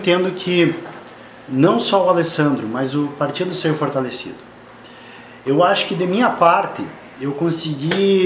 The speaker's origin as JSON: {"language": "Portuguese", "town": "Xanxerê", "region": "Santa Catarina", "country": "Brazil", "tie": "born there", "said": "Eu sou nascido em Xanxerê, no Hospital Bom Jesus, em 1978. Eu sou filho de mãe solteira"}